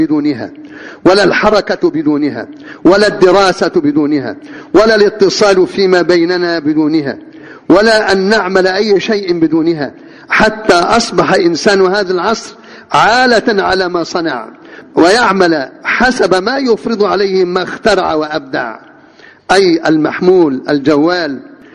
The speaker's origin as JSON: {"language": "Arabic", "country": "Egypt", "said": "والله عندنا في مصر هنا"}